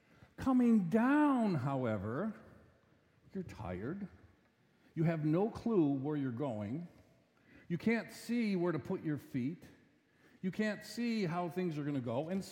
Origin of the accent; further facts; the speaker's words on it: Milwaukee, Wisconsin, United States; Now, you know, I grew up in the Milwaukee area. There are no mountains around here.